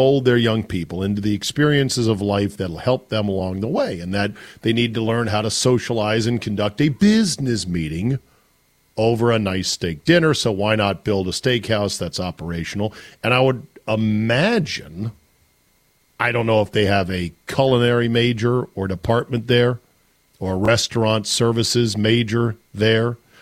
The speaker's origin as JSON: {"language": "English", "town": "Utica", "region": "New York", "country": "United States", "said": "It's an upstate New York thing. Yeah, I'm from Utica."}